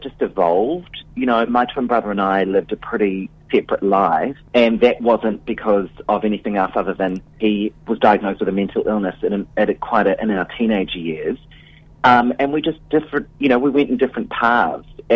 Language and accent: English; New Zealand; I am proud as a New Zealander to be in a country that allows this type of expression